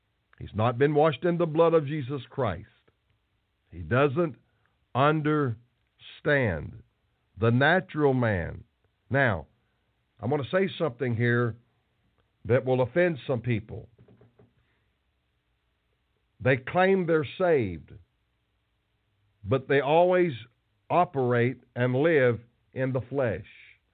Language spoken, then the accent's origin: English; the South, United States; and get made fun of a lot down here because I'm from the South